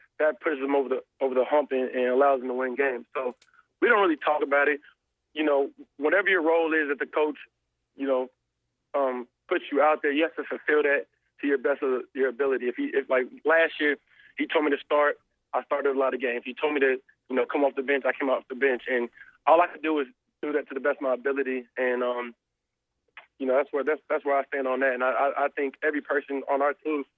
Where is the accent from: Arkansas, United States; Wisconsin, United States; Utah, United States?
Arkansas, United States; I was raised in Northwest Arkansas, so I try to do as much as I can in the community.